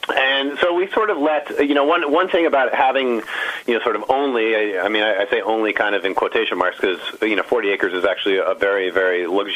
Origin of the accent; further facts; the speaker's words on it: Cabot, Vermont, United States; which is a town about 8 miles east of my hometown of Cabot.